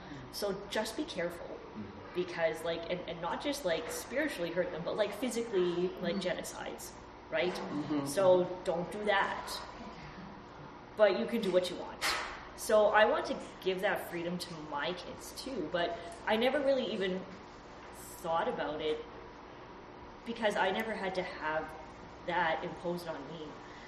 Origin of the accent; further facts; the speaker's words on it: Vancouver, British Columbia, Canada; So I'm from Vancouver. I moved here.